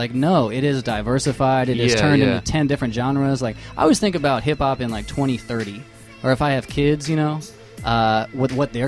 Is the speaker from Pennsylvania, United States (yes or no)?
no; Denver, Colorado, United States; I grew up in Denver, too. I should lay that on the table.